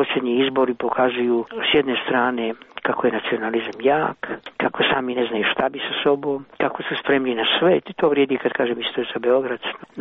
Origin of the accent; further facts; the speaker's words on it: Mostar, Federation of Bosnia and Herzegovina, Bosnia & Herzegovina; bio sam u Sarajevu, u mom rodnom gradu Mostaru